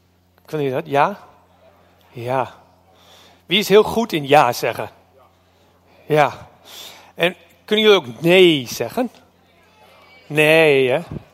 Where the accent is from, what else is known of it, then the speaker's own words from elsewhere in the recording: Canada; now in Netherlands; ik kom uit Canada en vorig jaar waren we weer. En toen zei ik van, nou, dit is mijn thuis. Maar uit Huizenmede is waar ik woon, Noord-Groningen.